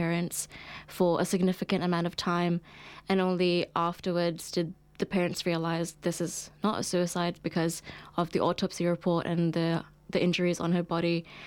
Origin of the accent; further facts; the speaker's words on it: Pakistan; now in Auckland, New Zealand; But I grew up in Pakistan, and I know for a fact, like, talking about the things that I can talk here on air is not accepted at all.